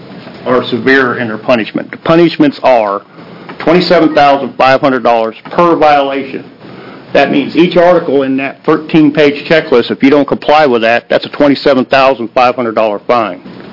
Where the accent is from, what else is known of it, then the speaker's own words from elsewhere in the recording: Oregon, United States; I grew up in Southern Oregon. I knew for a fact that I was going to be a logger or I was going to work in the woods.